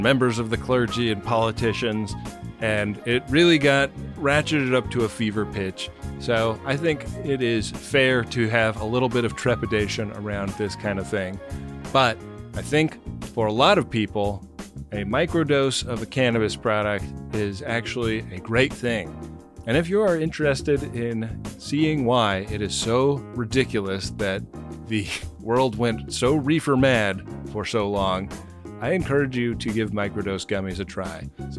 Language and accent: English; California, United States; I grew up in California, Adam.